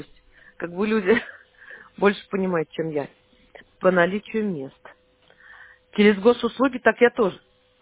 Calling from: Penza, Penza Oblast, Russia; я вас беспокою из Пензы. То есть планируем летом, после окончания школы, с сыном переехать к дочери, вот в Шушары

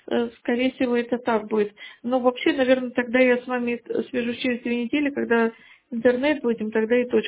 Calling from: United States; я из США звоню.

